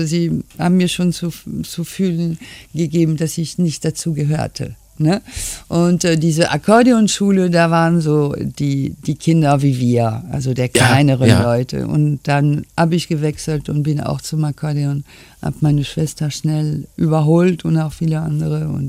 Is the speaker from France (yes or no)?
yes; Caen, Normandy, France; now in Germany; In meiner Heimatstadt Caen heißt die.